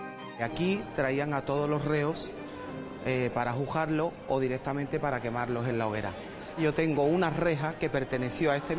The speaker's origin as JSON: {"language": "Spanish", "town": "Seville", "region": "Andalusia", "country": "Spain", "said": "Yo en este caso soy de Sevilla, pero me siento muy de Triana"}